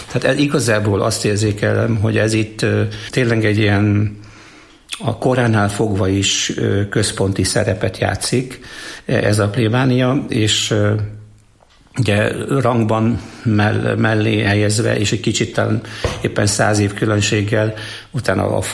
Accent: Füzérkomlós, Borsod-Abaúj-Zemplén, Hungary; Füzérkomlós. Tehát Sátorújján születtem, mert ott van a kórház, de lényegében falu nőttem föl.

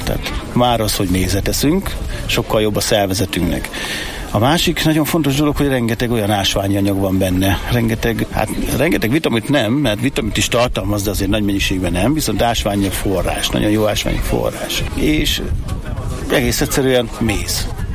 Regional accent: Hajdú-Bihar, Hungary; Én, mint hajdúsági méz, nem tudtam akácot pelgetni

